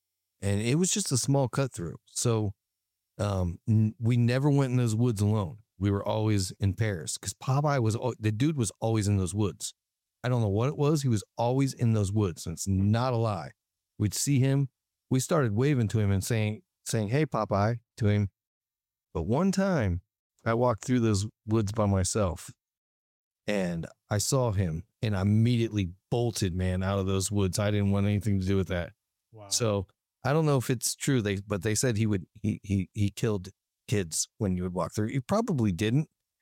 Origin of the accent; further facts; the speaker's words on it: Canton, Ohio, United States; So I grew up in Canton, Ohio, just outside of Canton, Ohio.